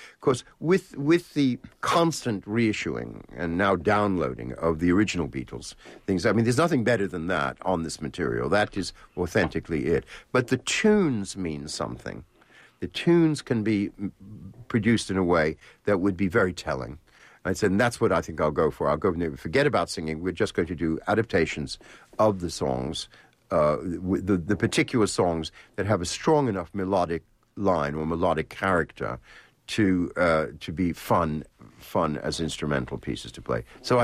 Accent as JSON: {"language": "English", "region": "New York", "country": "United States", "tie": "born or raised there", "said": "The ballet is wonderful because, again, growing up in New York, I was in at the beginning of and seeing the New York City Ballet in their earliest things."}